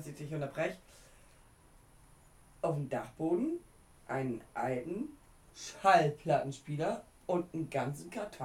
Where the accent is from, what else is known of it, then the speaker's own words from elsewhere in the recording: East Germany, Germany; ich komme aus dem Osten und bin damit groß geworden.